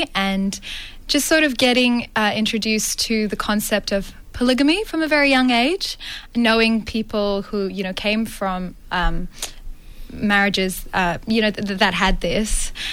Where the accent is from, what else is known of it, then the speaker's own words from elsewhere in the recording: Malaysia; moved away as an adult; now in Melbourne, Australia; I'm from Malaysia, by the way. So I came to Melbourne to train as an actor.